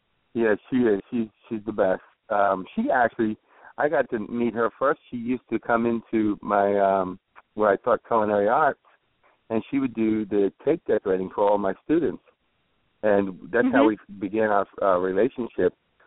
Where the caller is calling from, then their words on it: Murfreesboro, Tennessee, United States; also born or lived in New York / Maui; Okay, well, I'm calling from Murfreesboro, Tennessee, which is just below Nashville.